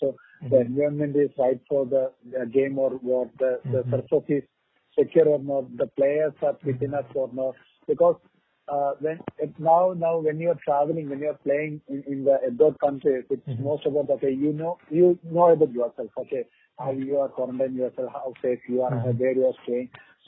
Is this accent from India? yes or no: yes; Kerala, India; because I'm from Kerala, and Kerala is not really good for hockey.